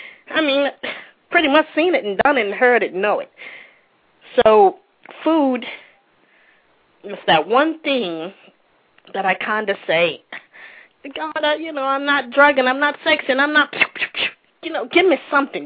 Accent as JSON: {"language": "English", "town": "Orlando", "region": "Florida", "country": "United States", "said": "I'm actually from Orlando, Florida."}